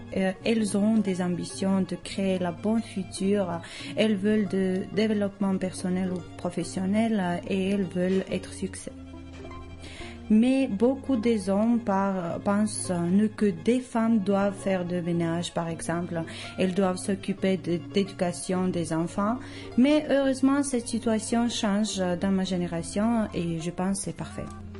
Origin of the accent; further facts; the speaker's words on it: Georgia; now in France; je viens de Géorgie, j'ai 24 ans.